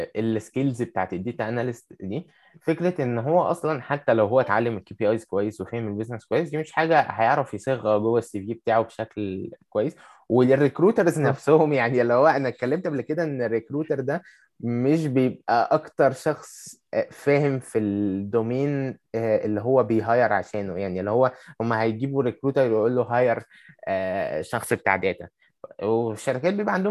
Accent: Egypt; المشكلة دي حتى مش عندنا في مصر بس

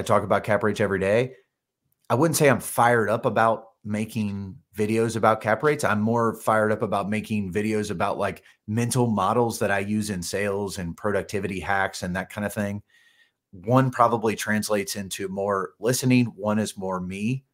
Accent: Kentucky, United States; he's from Northern Kentucky, which is actually my hometown.

